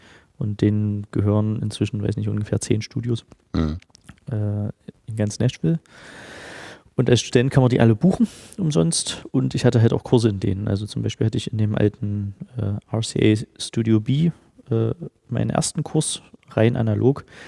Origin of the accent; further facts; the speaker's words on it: Halle, Saxony-Anhalt, Germany; Ich komme auch aus Halle.